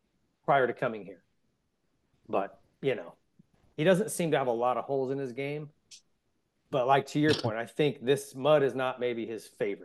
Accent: Arizona, United States; I grew up in Arizona racing, and there is no such thing as mud.

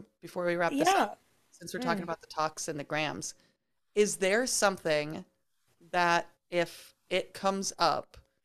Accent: Midwest, United States; Yeah, but as a Midwesterner, it just

